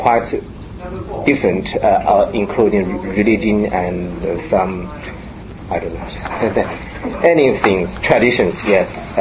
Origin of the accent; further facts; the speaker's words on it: Japan; now in Australia; I'm from Japan.